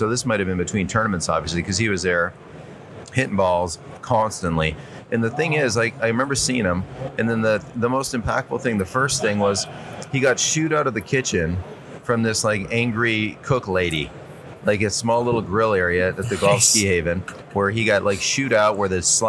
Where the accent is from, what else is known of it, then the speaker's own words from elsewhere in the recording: Toronto, Ontario, Canada; as a young man, you know, I grew up in Ontario, Southern Ontario, Toronto area.